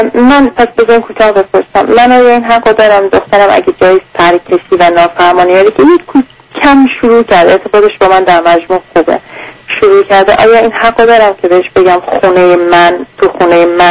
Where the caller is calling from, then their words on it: England, United Kingdom; من از انگلستان